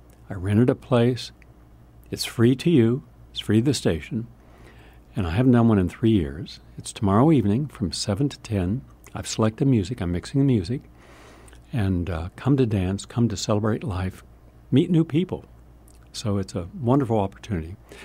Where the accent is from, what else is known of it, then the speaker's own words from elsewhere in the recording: West Virginia, United States; I grew up in West Virginia, hillbilly country.